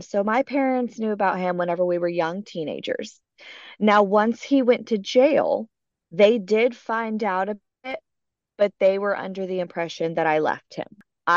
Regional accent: United States; I still live where all of these things took place. I stayed in my hometown. And so I remember being at the public library, and I was so excited to see him. We had gone, after school to just go study together. And as a Mexican American, we have extra hair.

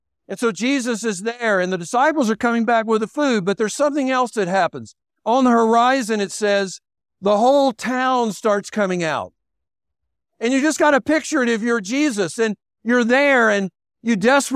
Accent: the South, United States; I like soul food. I'm from the South.

